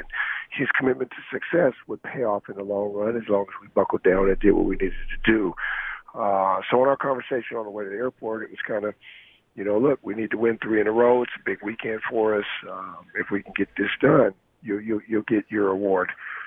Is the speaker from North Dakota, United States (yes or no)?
no; Seattle, Washington, United States; Well, growing up in Seattle, it was untapped when I grew up